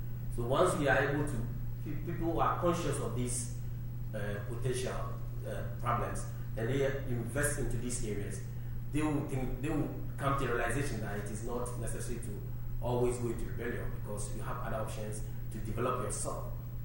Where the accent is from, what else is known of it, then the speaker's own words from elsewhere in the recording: Ghana; Because I'm from Ghana, that is probably an African country.